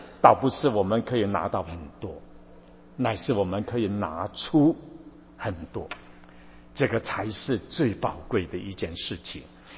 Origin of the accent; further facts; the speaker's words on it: Guangdong, China; 所以我们广东话就是很麻烦，我们广东人学其他的言语也是很困难